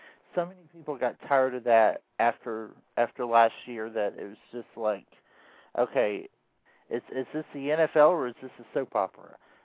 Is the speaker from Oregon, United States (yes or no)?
no; Atlanta, Georgia, United States; also born or lived in Jacksonville; I'm originally from Atlanta, and so I spent 17 years in Jacksonville area. I grew up in Atlanta and I'm an MSC guy first and foremost.